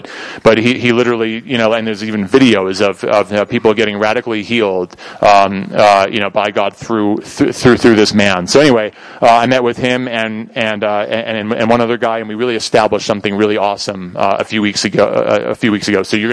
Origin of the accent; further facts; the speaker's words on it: New York, United States; I'm from New York. We were, like, several decades ahead of our time.